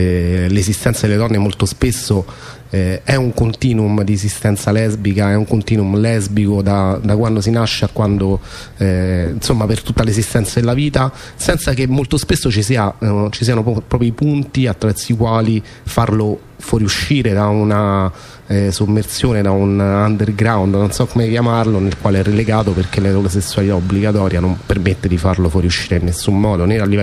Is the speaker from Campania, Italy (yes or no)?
no; Rome, Lazio, Italy; born there; io ho delle origini calabresi, in qualche modo sono nato a Roma, ma i miei genitori, mio padre in particolare era calabrese